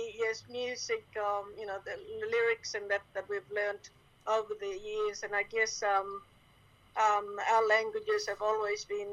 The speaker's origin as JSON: {"language": "English", "town": "Fitzroy Crossing", "region": "Western Australia", "country": "Australia", "tie": "born or raised there", "said": "But I was born and raised around Fitzroy Crossing."}